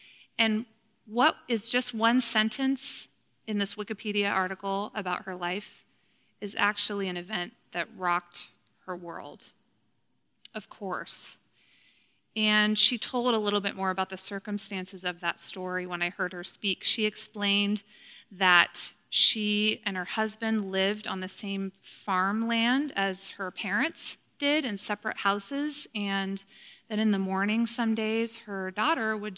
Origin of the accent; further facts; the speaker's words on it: Salem, United States; I grew up in Salem, and I ate a lot of Auntie Ann's pretzels.